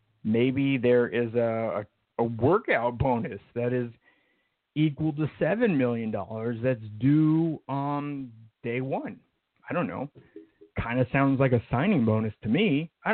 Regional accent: Nebraska, United States; I'm from Nebraska. I'm not all that unfamiliar with tornadoes.

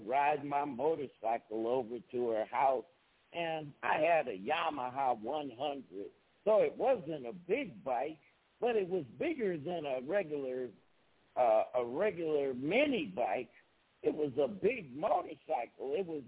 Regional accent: Los Angeles, California, United States; I grew up in South Central LA, but you had to be tough to go outside and play.

